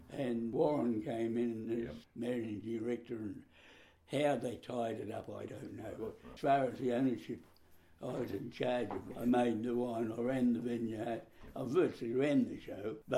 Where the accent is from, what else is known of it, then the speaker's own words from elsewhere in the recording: Hawke's Bay, New Zealand; Lived in Hawke's Bay, apart from the war years.